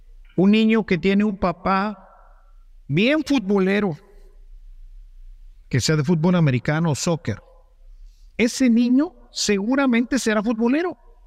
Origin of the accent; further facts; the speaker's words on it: Monterrey, Nuevo León, Mexico; ahí en mi tierra, ahí en Monterrey